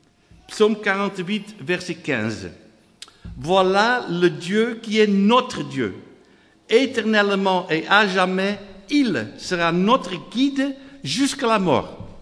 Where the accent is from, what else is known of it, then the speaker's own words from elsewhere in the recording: Netherlands; first language Dutch; French is a second language; now in France; En anglais, en français, même en néerlandais, ma langue maternelle. Je suis de la Hollande d'origine, ce n'est pas ma faute. Mes parents étaient né là, et mes grands-parents et tout le reste.